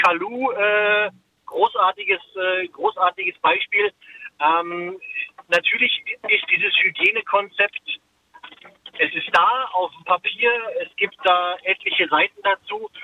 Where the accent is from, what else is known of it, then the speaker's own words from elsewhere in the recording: Berlin, Germany; Als Köpenicker ist es natürlich dann auch Union. Also als Berliner muss man ja nicht zwangsläufig Hertha-Fan sein.